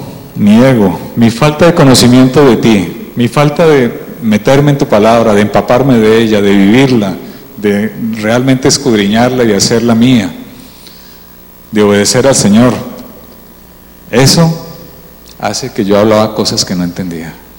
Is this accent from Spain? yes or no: yes; Spain; Yo vengo de España y para los españoles el fútbol es un ídolo.